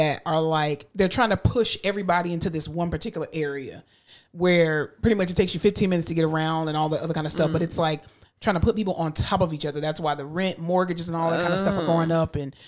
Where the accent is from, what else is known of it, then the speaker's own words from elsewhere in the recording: Florida, United States; I mean, I'm from Florida, and I've experienced enough hurricanes to know.